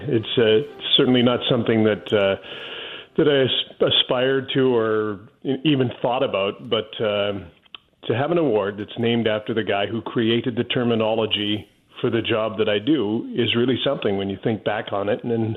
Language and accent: English; Fort St. John, British Columbia, Canada; also born or lived in Dawson Creek; I was born in Dawson Creek. My father was a grain buyer for the Alberta Wheat Pool. And when they pushed a road at a bridge across the Peace River, he took a job 47 miles north in Fort St. John. So that's where I grew up.